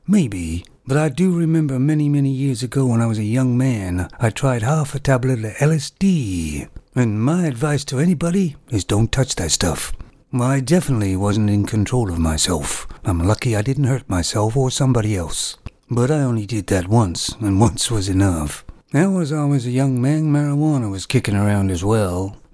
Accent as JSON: {"language": "English", "country": "Canada", "tie": "born there", "said": "I was born in Canada"}